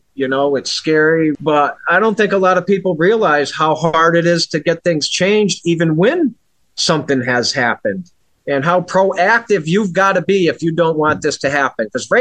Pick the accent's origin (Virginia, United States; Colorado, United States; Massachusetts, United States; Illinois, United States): Massachusetts, United States; I put that on my my hometown page because my whole family lives in Massachusetts.